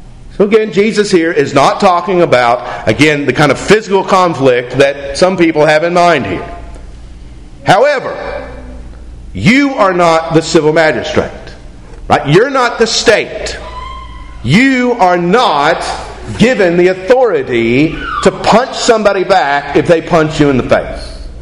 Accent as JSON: {"language": "English", "region": "West Virginia", "country": "United States", "said": "I'm kind of required by law, since I'm from West Virginia, to bring up, right, the Hatfields and McCoys."}